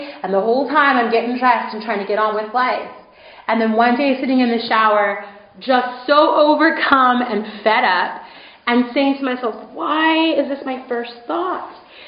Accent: California, United States; now in Scotland, United Kingdom; I said, I'm from California, but I live in Scotland.

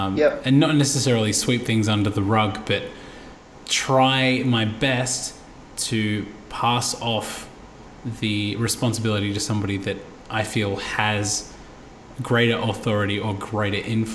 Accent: Australia; And definitely a prominent one for myself as an Aussie as well is the same.

